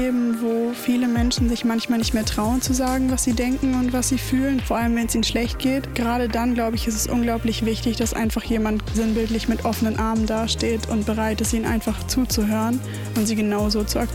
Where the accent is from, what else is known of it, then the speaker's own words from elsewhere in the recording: Frankfurt, Hesse, Germany; 24 Jahre alt und ich komme aus Frankfurt.